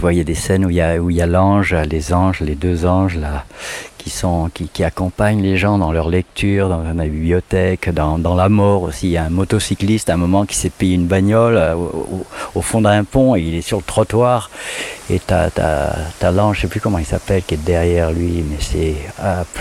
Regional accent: Nieul-l'Espoir, Nouvelle-Aquitaine, France; born there; La Grenouillère qui se situe à Nieul-l'Espoir, dans le Poitou, juste à côté de Poitiers, à 11 km de Poitiers. Voilà, ça c'est la focalisation sur l'endroit. Après, on en est parti, moi j'en suis parti, j'avais 2 ans et demi je crois.

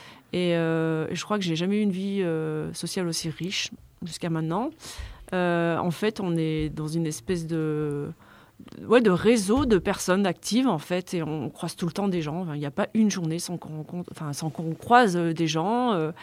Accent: Auvergne-Rhône-Alpes, France; moved away as an adult; moi, je suis née dans la Drôme, donc ouais. je suis vraiment de la campagne. Je suis née dans un petit village de 1000 habitants, donc je connais bien, j'y ai vécu 18 ans.

